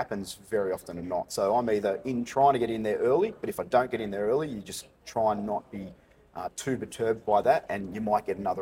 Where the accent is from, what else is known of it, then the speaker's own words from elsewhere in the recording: Sydney, New South Wales, Australia; now in Victoria, Australia; I grew up in Sydney